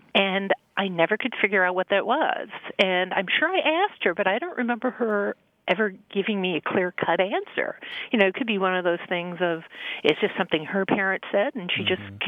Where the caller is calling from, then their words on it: Chicago, Illinois, United States; I'm calling from Chicago.